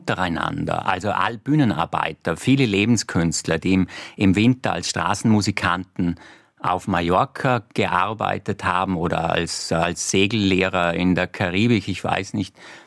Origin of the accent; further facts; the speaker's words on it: Vorarlberg, Austria; now in Vienna, Austria; Ich bin Vorarlberger. Das dort hat mich der Herrgott hingespuckt. Das ist so, das ist nicht zu ändern. Dort bin ich aufgewachsen, dort bin ich geprägt. Das ist meine Herkunft. Ich bin gelernter Wiener, so gut das geht. Und ich fühle mich sehr, sehr wohl in Wien. Aber Heimat, das ist Vorarlberg.